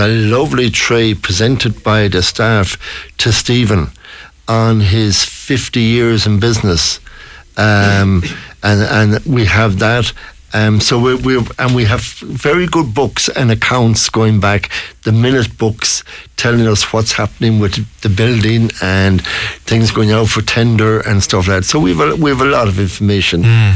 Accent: Galway, Connacht, Ireland; It's sad to see some of the companies that I grew up with in Galway. Galway has changed quite a bit recently.

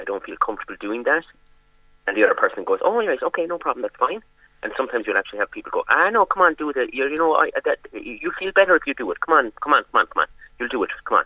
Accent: Ireland; as I say, we, especially as Irish, we're very aware of kind of like, I better not say anything because I don't want to hurt their feelings

